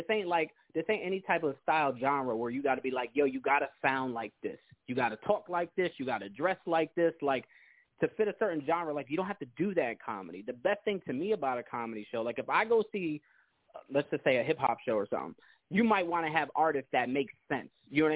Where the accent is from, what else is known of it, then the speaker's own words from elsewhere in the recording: West Haven, Connecticut, United States; I grew up in West Haven, graduated in West Haven, like in high school, and then I lived in New Haven for like 10 years after that.